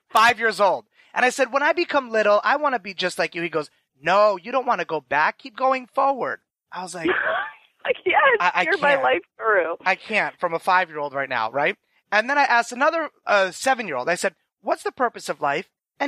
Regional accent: New York, United States; Yes, especially as a New Yorker.

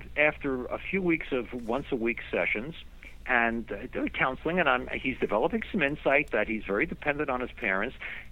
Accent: Brooklyn, New York, United States; I was from Brooklyn originally, and his street patois reminded me of my own upbringing.

